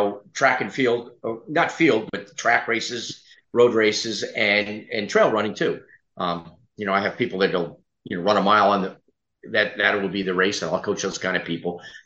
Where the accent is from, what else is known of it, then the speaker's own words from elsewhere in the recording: New York, United States; born there; moved back here to the Catskills. I was born in Catskills. So I didn't wander far.